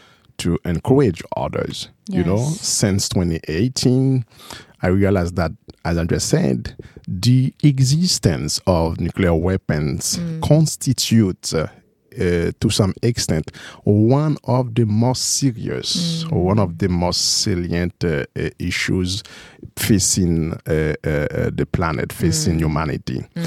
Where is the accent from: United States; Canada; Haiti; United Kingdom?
Haiti; you know, I'm from Haiti, as I just said.